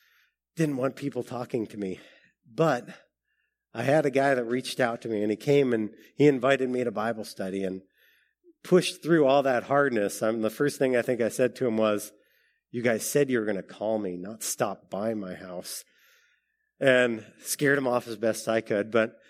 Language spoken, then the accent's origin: English; Alaska, United States; moved away as an adult; And I grew up in Alaska, went down to college in Idaho, didn't know anybody when I went to college, not a soul.